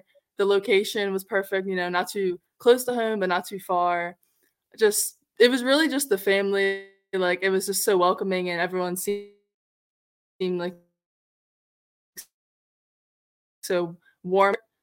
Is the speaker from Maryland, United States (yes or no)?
yes; Baltimore, Maryland, United States; When I was younger, I was being from Baltimore, huge Maryland fan.